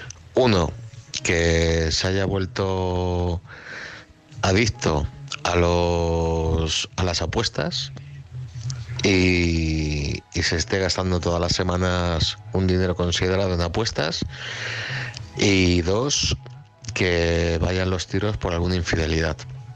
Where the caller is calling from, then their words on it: Madrid, Community of Madrid, Spain; de Madrid.